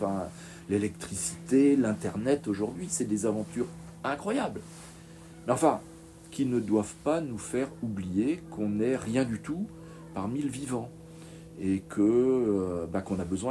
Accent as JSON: {"language": "French", "town": "Guingamp", "region": "Brittany", "country": "France", "said": "moi, je suis originaire de Guingamp, comme tout gosse de ma génération, on courait, on marchait, on faisait du vélo."}